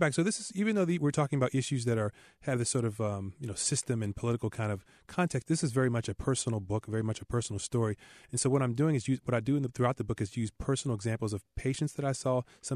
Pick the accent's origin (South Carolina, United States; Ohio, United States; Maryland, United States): Maryland, United States; I'm from Washington, D.C. area in a town in Maryland, and it was an all-black suburb.